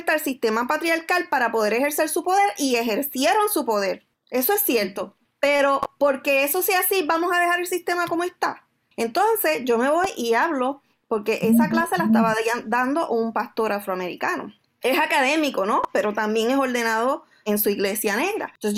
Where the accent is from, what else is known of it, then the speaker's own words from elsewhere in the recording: Puerto Rico; yo conozco una iglesia en mi pueblo natal de Puerto Rico